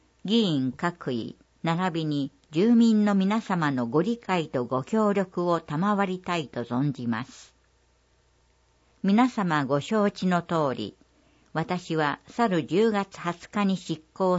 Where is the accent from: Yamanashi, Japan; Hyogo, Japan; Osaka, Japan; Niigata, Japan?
Osaka, Japan; Nose; 私は野瀬町で生まれ育ち、